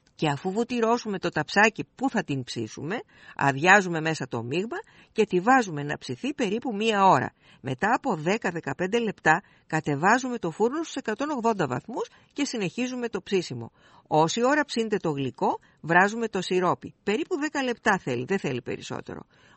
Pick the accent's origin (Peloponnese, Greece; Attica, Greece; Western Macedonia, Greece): Peloponnese, Greece; στην πατρίδα μου την Αρκαδία